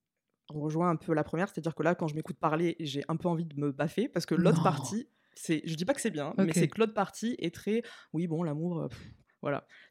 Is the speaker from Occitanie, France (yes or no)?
no; Marseille, Provence-Alpes-Côte d'Azur, France; j'ai 34 ans. J'habite pas du tout à Paris, ouais, parce que je suis de Marseille normalement.